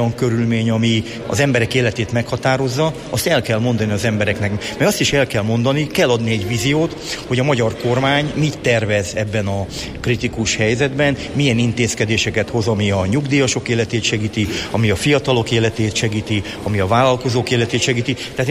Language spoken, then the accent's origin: Hungarian; Békéscsaba, Békés, Hungary; born there; also born or lived in Nyíregyháza; Békés megyei gyökerekkel rendelkezem, Békés Csabán születtem, és én azt gondolom, hogy ezeket a géneket így nagyjából hoztam magammal. Más kérdés, hogy az életem jelentős részét Szabolcs-Szatmár Bereg megyében Nyíregyházán töltöttem, mert ugye ott jártam középiskolába, Vasvári Pál gimnáziumba érettségiztem